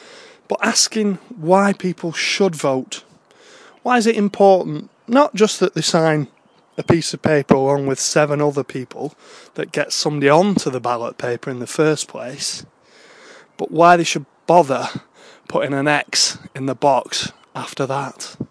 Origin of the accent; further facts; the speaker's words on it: Bryn, North West England, United Kingdom; beautiful night in Bryn near Wigan, my hometown, and I'm out on the campaign trail this evening.